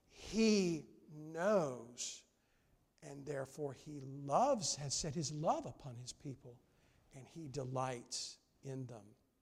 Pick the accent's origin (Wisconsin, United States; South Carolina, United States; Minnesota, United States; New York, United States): South Carolina, United States; I grew up in South Carolina. Whenever there was ice in South Carolina, you'd stay inside the house